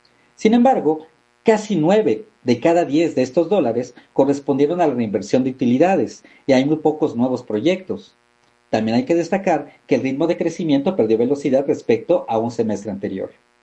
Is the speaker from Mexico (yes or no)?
yes; Mexico; es indispensable para ir resolviendo los problemas que nos aquejan como mexicanos y que son muchos.